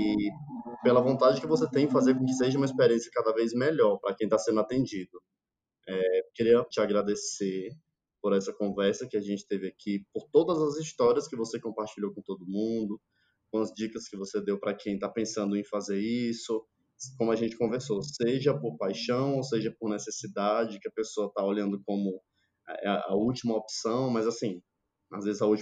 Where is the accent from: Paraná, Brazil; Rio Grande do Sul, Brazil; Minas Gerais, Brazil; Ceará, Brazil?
Ceará, Brazil; como cearense publicitário, eu vi o vídeo